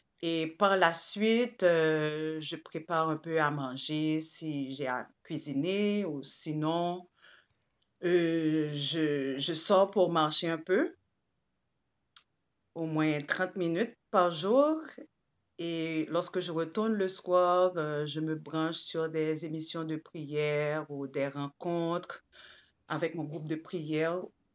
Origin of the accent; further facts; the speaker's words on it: Port-au-Prince, Ouest, Haiti; born there; je suis d'origine haïtienne. Je suis née à Port-au-Prince, un 25 juillet 1975.